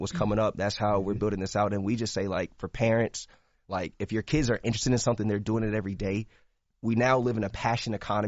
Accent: Columbia, South Carolina, United States; I'm from Columbia, South Carolina.

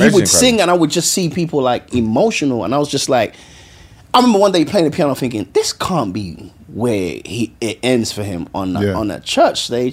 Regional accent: London, United Kingdom; born and raised in London by Nigerian parents who were strict as shit.

